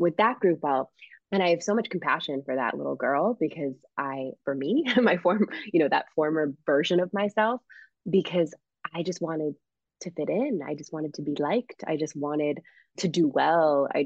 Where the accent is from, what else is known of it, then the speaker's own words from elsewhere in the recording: Springfield, Massachusetts, United States; we were the only Haitian French Canadian family anywhere, from what I could see in my hometown of Springfield, Massachusetts. It was very, very Irish, Catholic, Puerto Rican area when I was growing up.